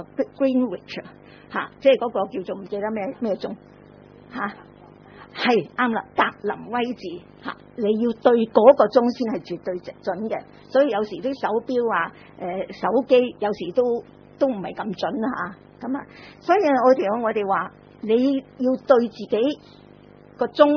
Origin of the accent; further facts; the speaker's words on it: China; 但系你记唔记得我哋中国人话咧，举头三尺就有神明啊！